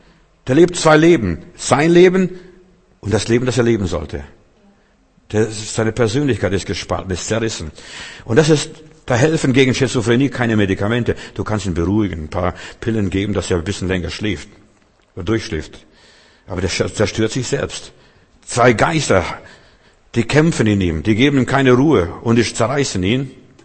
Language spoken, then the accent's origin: German; Klaipeda, Klaipėda County, Lithuania; in Memel, wo ich aufgewachsen bin